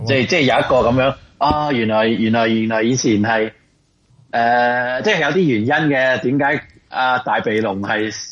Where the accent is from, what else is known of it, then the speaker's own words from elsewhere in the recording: Hong Kong; 咁但係我哋成日作為香港人